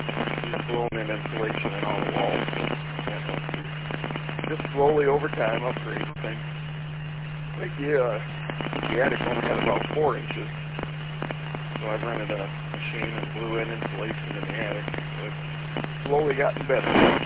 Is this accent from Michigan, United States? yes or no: yes; Fenton, Michigan, United States; born or raised there